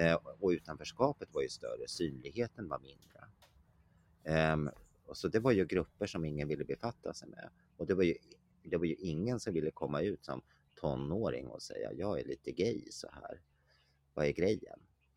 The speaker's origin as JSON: {"language": "Swedish", "town": "Hallsberg", "region": "Örebro County", "country": "Sweden", "tie": "born or raised there", "said": "jag är född i Hallsberg, uppväxt där. Tillhör en så kallad Hallsbergssläkt."}